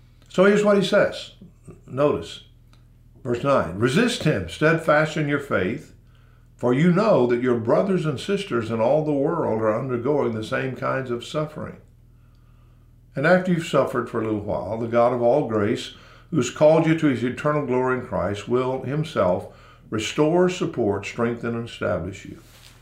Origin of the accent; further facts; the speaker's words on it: the South, United States; So I'm not only victimized because I am a white male, and I am from the South, and I am a redneck, and I'm single, and I'm old